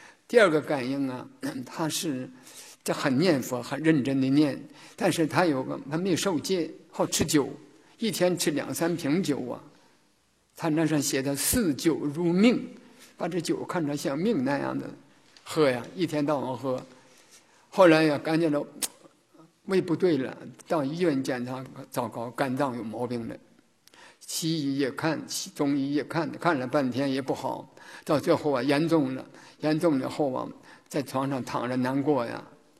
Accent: China; 这个我们中国人有一句话讲

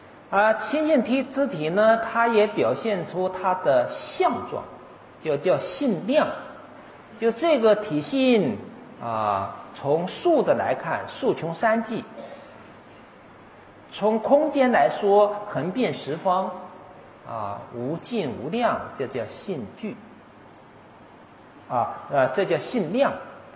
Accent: China; 所以现在我们中国人为什么这么多病呢？

